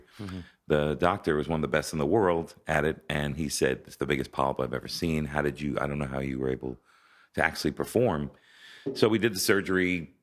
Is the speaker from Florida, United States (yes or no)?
yes; Florida, United States; also born or lived in Brooklyn, New York; I remember I moved to Florida when I was a little kid. I was born in Brooklyn.